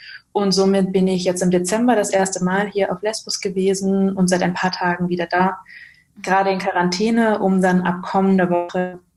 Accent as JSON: {"language": "German", "town": "Barcelona", "region": "Catalonia", "country": "Spain", "tie": "born or raised there", "second_language": "German", "moved": "as an adult", "lives_now": "Berlin, Germany", "said": "das hast du schon gesagt. Ich bin in Barcelona geboren und aufgewachsen, lebe jetzt seit 8 Jahren in Berlin"}